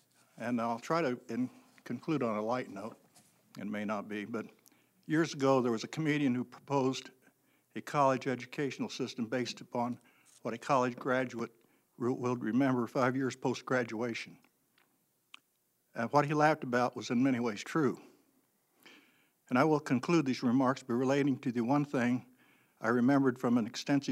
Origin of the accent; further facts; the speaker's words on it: Mahomet, Illinois, United States; I'm from Mahomet, and I'm also serving on the Champaign County Board.